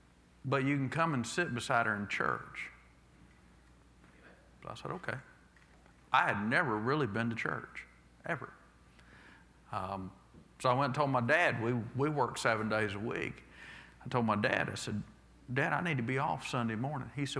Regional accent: Frostproof, Florida, United States; By the way, I'm born and raised in Frostproof. And so I grew up in this whole area.

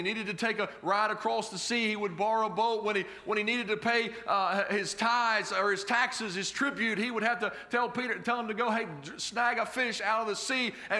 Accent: West Virginia, United States; and I'm telling you what, I'm from West Virginia. I mean, I like my truck, man.

